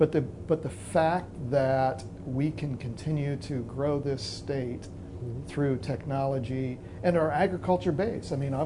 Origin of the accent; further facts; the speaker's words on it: Ogallala, Nebraska, United States; also born or lived in Lincoln; I was born here in Lincoln. My family moved out to Western Nebraska when I was junior high age. I graduated from high school in Ogallala.